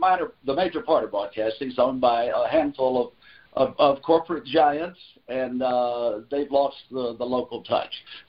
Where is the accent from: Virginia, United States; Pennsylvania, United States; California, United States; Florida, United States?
Virginia, United States; Salem; now in Smith Mountain Lake, United States; I'm originally from Salem, Virginia, but now I live in my address is Smith Mountain Lake, Virginia.